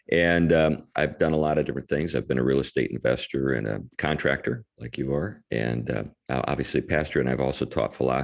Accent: Pennsylvania, United States; So, since I'm from Western Pennsylvania, everybody that I knew back there hunted. Guns were everywhere.

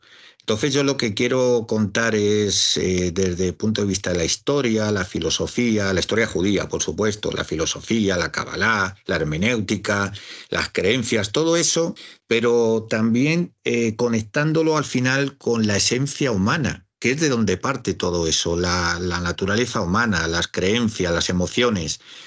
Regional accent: Toledo, Castilla-La Mancha, Spain; born there; Claro, yo soy nacido en Toledo.

